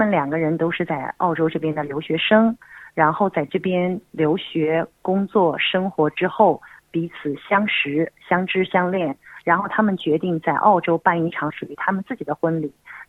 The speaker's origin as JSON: {"language": "Chinese", "country": "China", "said": "当然对我们中国人来说，这个好像不太符合我们的传统"}